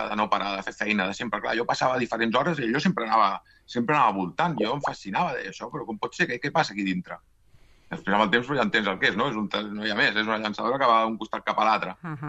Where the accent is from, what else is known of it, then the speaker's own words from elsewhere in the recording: Sabadell, Catalonia, Spain; jo em considero que sóc d'aquí de Sabadell, molt de Sabadell. Sóc molt d'on sóc.